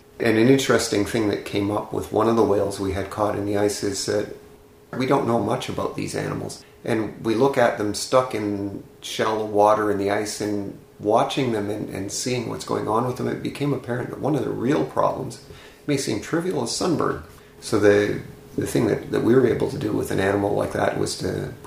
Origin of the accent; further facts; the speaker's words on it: Kapuskasing, Ontario, Canada; I grew up in northern Ontario in a place called Kapuskasing, and I went to school at the University of Guelph in southern Ontario.